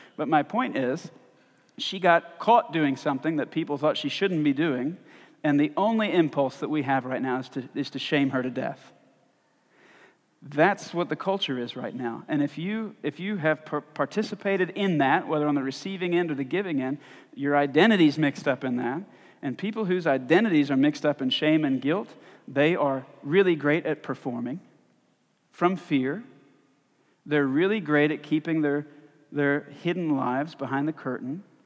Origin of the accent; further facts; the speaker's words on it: the South, United States; I really enjoy stories because I'm from the South, and Southerners are better storytellers than any other population in the United States.